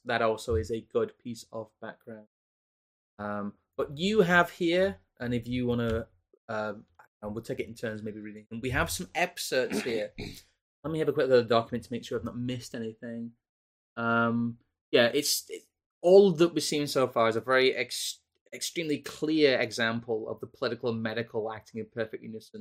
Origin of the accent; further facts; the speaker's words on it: United Kingdom; Thank you, Mr. Majid, for telling me that me as a British person am racist.